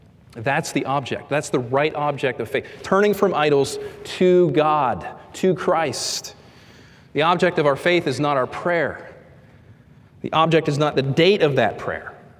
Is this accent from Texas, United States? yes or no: no; Pittsburgh, Pennsylvania, United States; because I grew up in the Pittsburgh area, everybody was a Steelers fan.